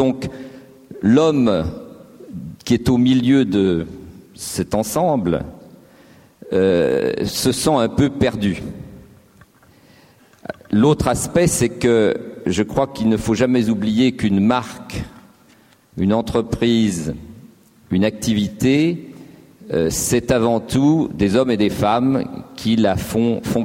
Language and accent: French; Lyon, Auvergne-Rhône-Alpes, France; born there; Je suis né à Lyon en 1945, fils d'immigrés italiens, et je suis un produit de l'éducation nationale française.